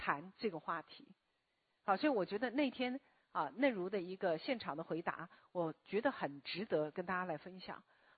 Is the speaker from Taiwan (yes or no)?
no; China; 啊，我们中国人的家庭，特别是我们中国人的家庭，都必谈死亡。